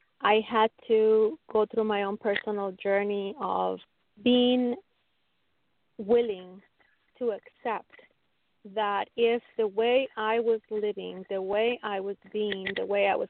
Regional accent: Mexico; being born and raised in Mexico at the time

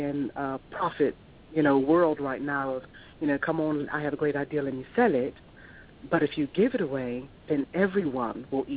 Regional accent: Birmingham, West Midlands, United Kingdom; moved away as an adult; now in United States; I'm from the UK. I'm from Birmingham. It's outside of London, Newark, Yorkshire. I came to the States a while ago.

